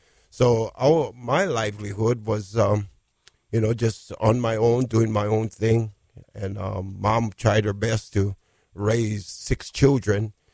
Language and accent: English; Papakolea, Hawaii, United States; I grew up in Papakolea, a Hawaiian homestead on the mountains.